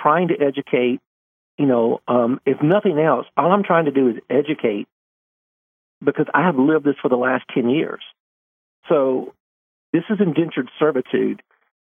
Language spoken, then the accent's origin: English; Alabama, United States; And I don't know how far that is, sorry, even though I'm from Barber County.